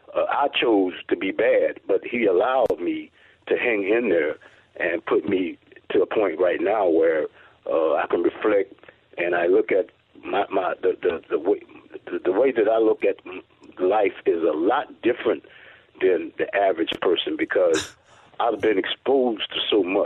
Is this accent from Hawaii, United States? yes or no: no; New Orleans, Louisiana, United States; because I'm from New Orleans and I had never been a hunter